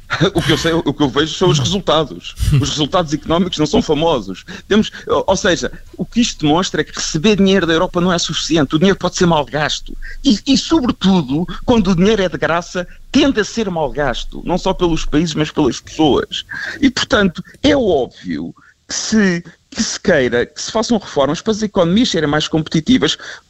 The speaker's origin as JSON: {"language": "Portuguese", "country": "Portugal", "said": "Portugal é muito importante porque nós somos portugueses"}